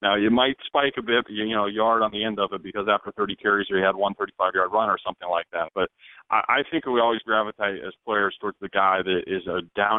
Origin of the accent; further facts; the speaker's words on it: Iowa, United States; I come from Iowa, so a ton of my friends are Vikings fans